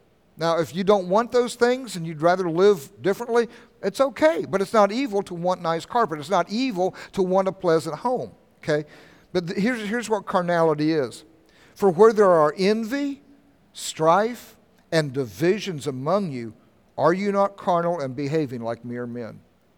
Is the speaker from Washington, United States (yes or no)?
no; Oklahoma, United States; also born or lived in Kansas; You know, I consider myself an Oklahoman, even though I was born in Kansas.